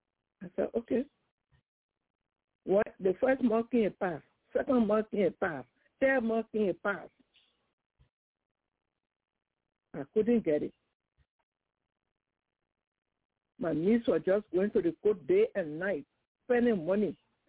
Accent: Liberia; So I said, we're from Liberia.

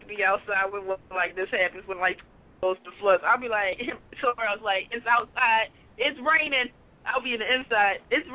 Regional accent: Baltimore, Maryland, United States; You know, I'm from Baltimore, but I'm a New England fan.

